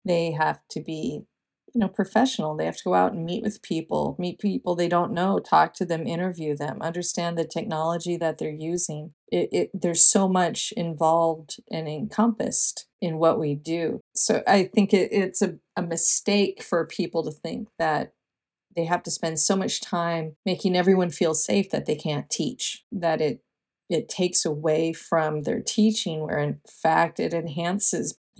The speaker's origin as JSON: {"language": "English", "region": "Minnesota", "country": "United States", "moved": "as an adult", "lives_now": "Texas, United States", "said": "So I moved to Texas from Minnesota, and which is a very, very vast cultural divide between the two."}